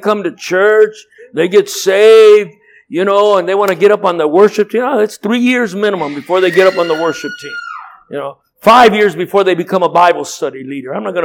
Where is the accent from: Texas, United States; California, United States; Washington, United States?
California, United States; Compton; born there; Shoot, all I know, Piru, I was born in Compton, folks.